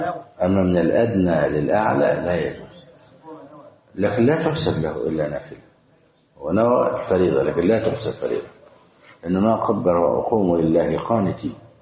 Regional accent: Egypt; من عندنا في مصر

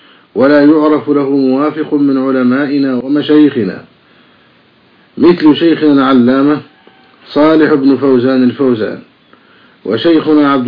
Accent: Egypt; في بلدنا مصر

